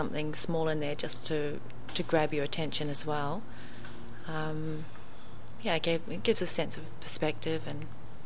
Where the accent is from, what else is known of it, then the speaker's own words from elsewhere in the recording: New Zealand; because I'm from New Zealand and everything's very green